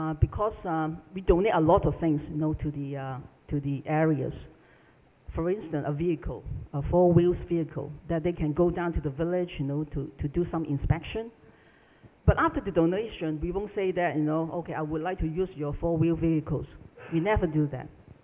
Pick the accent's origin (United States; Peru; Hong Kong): Hong Kong; And to us, you know, we come from Hong Kong. It's not the usual way that we did, right?